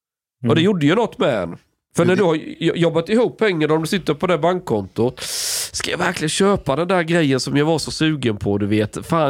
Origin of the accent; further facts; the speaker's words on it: Sweden; jag förklarar att jag är från Sverige.